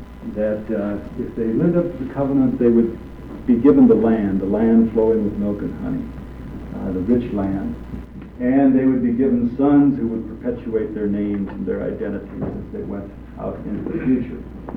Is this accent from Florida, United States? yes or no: no; Nebraska, United States; I grew up in Nebraska